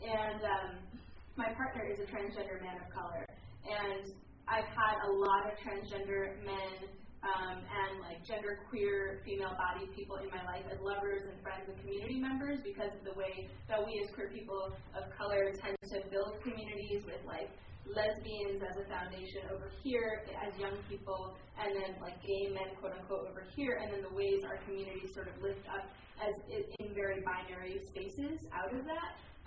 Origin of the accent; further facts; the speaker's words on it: New York, United States; I'm from the New York area